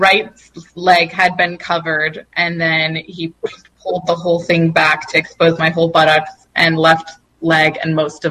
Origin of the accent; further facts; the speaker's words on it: New Mexico, United States; I'm from New Mexico, and so I usually just get them there.